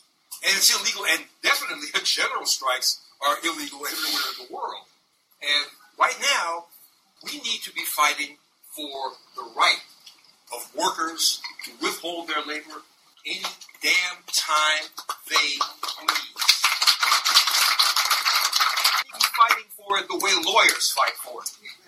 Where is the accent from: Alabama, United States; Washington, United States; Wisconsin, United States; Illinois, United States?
Illinois, United States; Chicago; Delegier, the neighborhood I grew up in Chicago, is the neighborhood where the Olympics would have been.